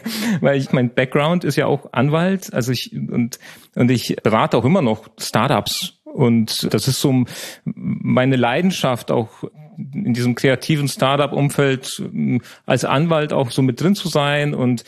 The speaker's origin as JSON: {"language": "German", "country": "Poland", "first_language": "Polish", "second_language": "German", "said": "Ich habe Songs komponiert, Folksongs in Polnisch, in meiner Muttersprache."}